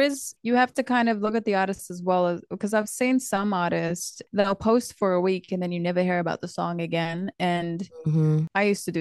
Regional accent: New Zealand; also born or lived in Syria; I'm a singer-songwriter. I grew up in New Zealand. I was born in a Syrian refugee camp. That's really heavily part of my story and why I do a lot of what I do. And my background is Kurdish.

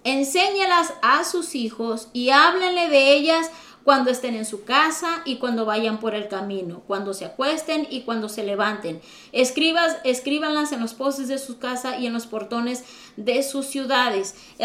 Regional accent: Mexico; now in United States; Voy a hablar por los mexicanos porque nosotros somos mexicanos.

